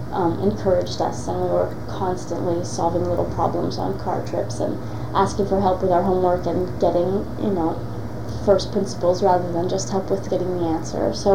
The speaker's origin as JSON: {"language": "English", "town": "Philadelphia", "region": "Pennsylvania", "country": "United States", "tie": "born or raised there", "also_born_or_lived": "Honolulu", "said": "I was born in 1966 in Honolulu. Actually, my dad was in the Navy, and he was stationed at Pearl Harbor, so I was born there. But within a couple of months, we moved to Philadelphia, where my father was a graduate student at Penn."}